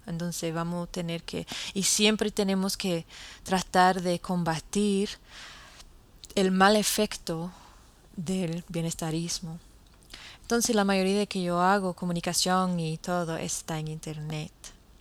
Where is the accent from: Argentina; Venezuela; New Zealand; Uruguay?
New Zealand; Spanish is a second language; especialmente en mi país Nueva Zelanda que la gente no me gusta, no me conviene a mí, porque yo siento diferente ya porque yo he vivido entre los dominicanos